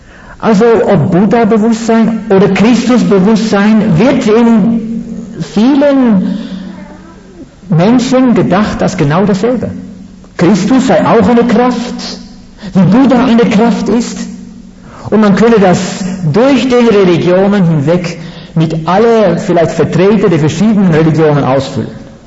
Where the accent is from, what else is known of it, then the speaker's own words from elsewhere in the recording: Netherlands; German is a second language; Ich komme aus Holland. Ich bin tatsächlich tibetischer Buddhist gewesen für eine Zeit von gut 7 Jahren.